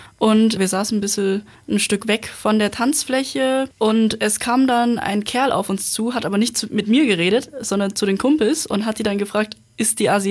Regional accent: Straubing, Bavaria, Germany; ich persönlich komme aus Straubing, Niederbayern, bin da auch geboren und aufgewachsen, aber meine Eltern sind beide aus Vietnam.

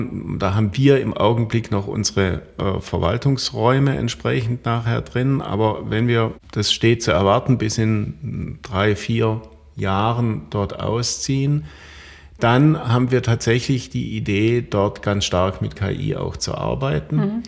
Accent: Konstanz, Baden-Württemberg, Germany; ich bin in Konstanz groß geworden, habe dort meine Schulzeit erlebt.

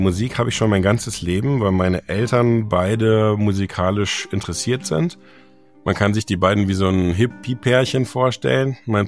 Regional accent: Bochum, North Rhine-Westphalia, Germany; Und ich bin selber Bochumer, habe in Bochum gewohnt.

